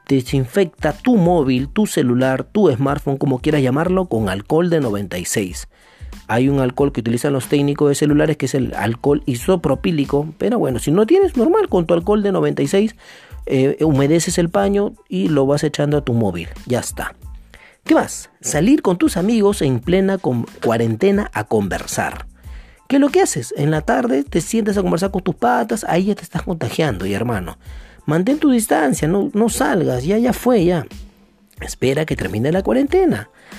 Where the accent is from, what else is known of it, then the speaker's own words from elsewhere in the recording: Peru; Somos peruanos todos, hay que darnos la mano.